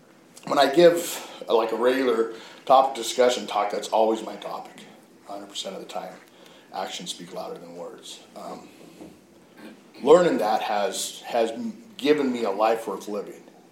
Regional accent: Mendocino, California, United States; I'm actually originally from Mendocino. That's where I was born and raised.

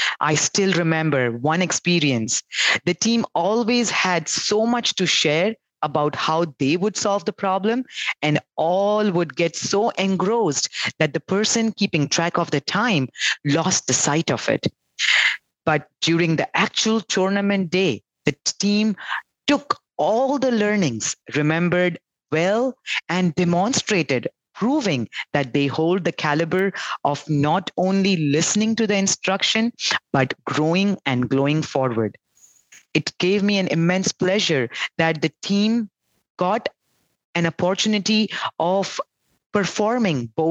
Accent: Houston, Texas, United States; I am from Houston, Texas, and I played the role of team manager for the last 3 years.

